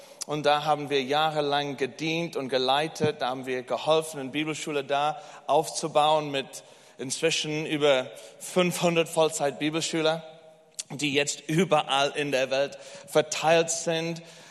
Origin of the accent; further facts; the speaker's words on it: England, United Kingdom; German is a second language; also born or lived in United States; now in Germany; Also ich komme ursprünglich aus England.